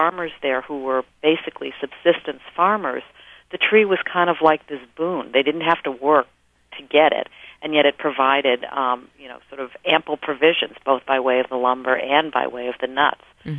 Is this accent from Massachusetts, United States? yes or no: no; Evanston, Illinois, United States; Well, I grew up outside of Chicago in Evanston, Illinois